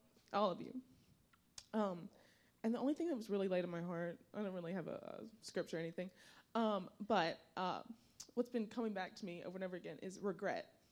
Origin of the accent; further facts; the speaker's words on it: Louisiana, United States; I'm from Louisiana.